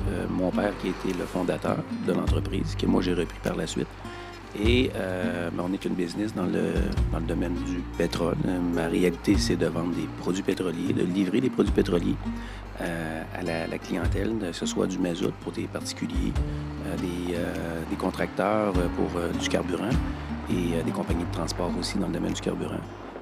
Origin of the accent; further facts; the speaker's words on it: Saint-Jean-de-l'Île-d'Orléans, Quebec, Canada; C'est l'île d'Orléans. C'est mon patelin, c'est ma place.